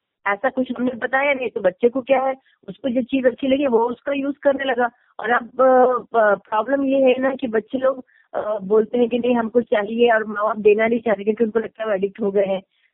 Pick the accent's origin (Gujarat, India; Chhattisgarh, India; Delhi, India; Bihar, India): Chhattisgarh, India; Raipur; also born or lived in Jagdalpur / Bilaspur; फिर बिलासपुर में 3-4 साल रही, उसके बाद रायपुर में 23 साल, मेरी जिंदगी की मैंने 23 साल है ना इम्पोर्टेंट, पूरा अपना स्कूल कॉलेज, मेरा जो लगाव रायपुर है ना, it's like my birth place. Hindi, मैं मलयाली